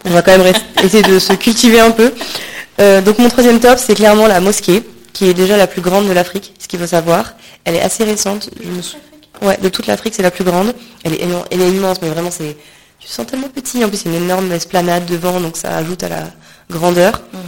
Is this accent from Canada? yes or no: no; France; accent: French; Vous m'excuserez pour mon accent bien français.